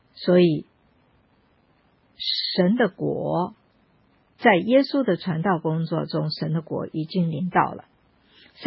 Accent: Taiwan; 这个预言我们从小在台湾我们就是我们的读

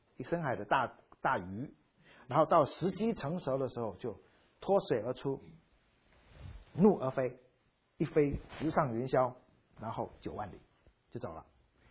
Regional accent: Taiwan; born there; 像我们这种就是第一代到台湾的第一个，所以我妹妹没有，我两个老哥都是福建出生的，我是第一个台湾出生的

